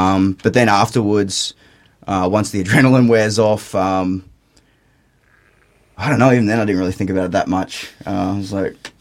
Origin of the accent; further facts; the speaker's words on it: Australia; born there; I got lucky and I was born in Australia